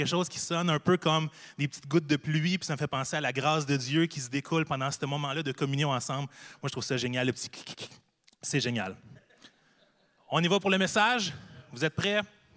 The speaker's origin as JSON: {"language": "French", "region": "Nova Scotia", "country": "Canada", "tie": "born there", "said": "je suis né en Nouvelle-Écosse. Mes parents se sont rencontrés sur la base militaire de Nouvelle-Écosse."}